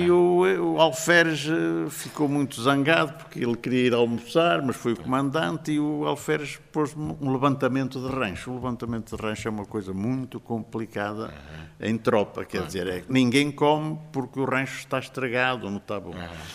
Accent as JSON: {"language": "Portuguese", "region": "Porto", "country": "Portugal", "tie": "born or raised there", "said": "Portanto, nasci lá, mas foi no Porto que eu me fiz."}